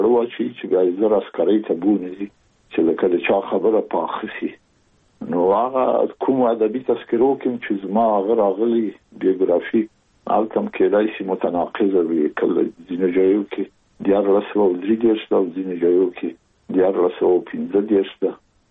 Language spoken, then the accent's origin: Pashto; Kabul, Afghanistan; زه زېږېدلی په کابل کې یم. د کابل په چارګي کې ګزرګاه پله ته ورڅېرمه، او کلی د شکلا خان کلا. هلته زه زېږېدلی یم، خو یو درې یا څلور کاله وروسته زما کورنۍ بیا د مراد خان ته کډه شوې ده، چې هلته د پدري کلا ده.